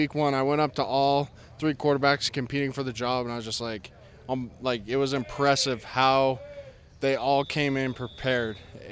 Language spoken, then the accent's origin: English; Oakley, United States; So Camas is where my high school's at. I grew up in Oakley, if you know where that's at.